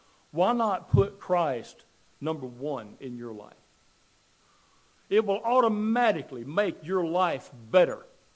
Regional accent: Killen, Alabama, United States; born there; Charles was the minister of the church when I was born in Killen, Alabama.

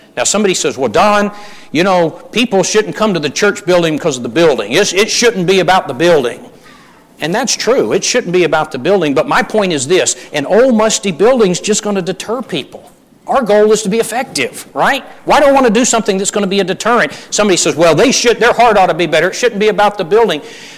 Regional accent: North Charleston, South Carolina, United States; I grew up in the North Charleston congregation in Charleston, South Carolina.

